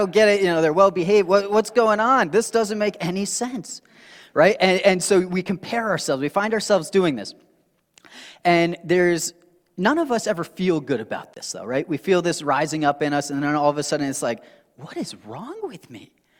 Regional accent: Canada; So many of you know I'm from Canada originally, and I went to school in Rochester.

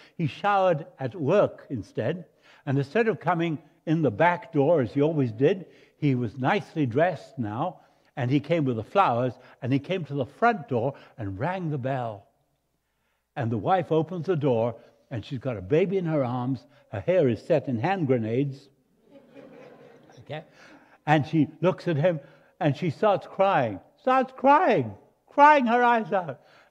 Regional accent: Montevideo, Uruguay; born there; accent: Spanish; English is a second language; I came to Christ in Buenos Aires, Argentina. I was born in Uruguay, Montevideo. I speak Spanish and English with an accent.

